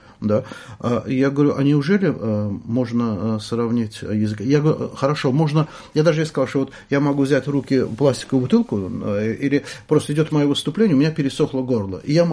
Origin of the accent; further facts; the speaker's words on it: Baku, Azerbaijan; moved away as an adult; Во-первых, я родился в Баку. Я в 20 лет уже не был на родине, но в том Баку, в котором я прожил до 40 лет, там жило десятки национальностей, многонациональный, интернациональный город.